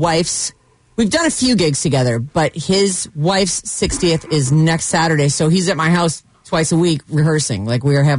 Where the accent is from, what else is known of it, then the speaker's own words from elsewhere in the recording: Massachusetts, United States; we're both from the same. We're both from Massachusetts.